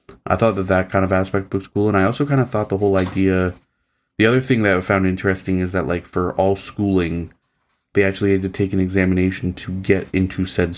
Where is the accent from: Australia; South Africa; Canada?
Canada; so I'm Canadian